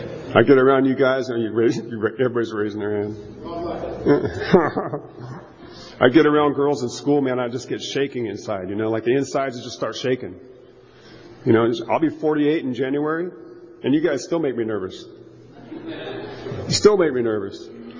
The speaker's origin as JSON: {"language": "English", "town": "Fresno", "region": "California", "country": "United States", "tie": "born there", "said": "I was born in Fresno. My grandmother raised me."}